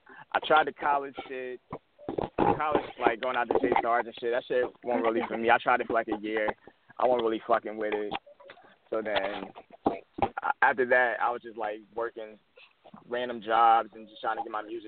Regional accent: United States; I grew up out here in Ryko. I went to Hermitage, you know what I'm saying, graduated back in 2010.

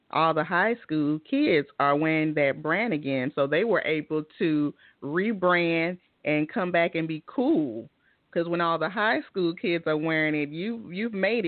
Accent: the South, United States; And you say Fila, but I'm from the South, so we say Fili.

